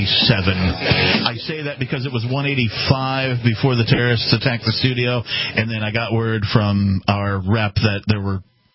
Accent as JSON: {"language": "English", "region": "Wisconsin", "country": "United States", "tie": "born or raised there", "said": "I grew up in Wisconsin, so I've, of course, hit a deer in my life and that kind of thing."}